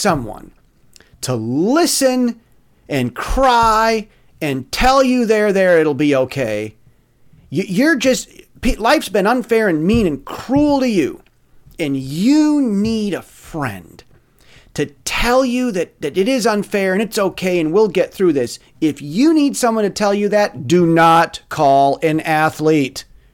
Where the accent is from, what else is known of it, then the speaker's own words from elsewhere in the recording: United States; now in Taiwan; I'm an American, live in Taiwan.